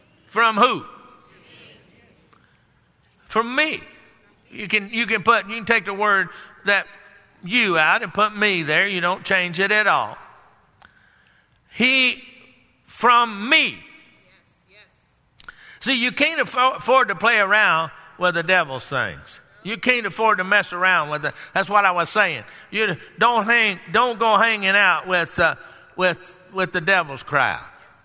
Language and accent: English; Garland, Texas, United States; Of course, I grew up in Garland, Texas, which is now just a part of the Dallas area. It used to be about 16 miles out of Dallas